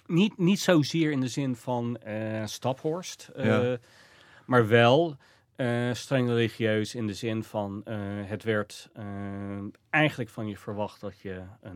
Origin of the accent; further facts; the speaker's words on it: Iowa, United States; now in Netherlands; En Sioux County, waar ik vandaan kwam, dat was lange tijd droog.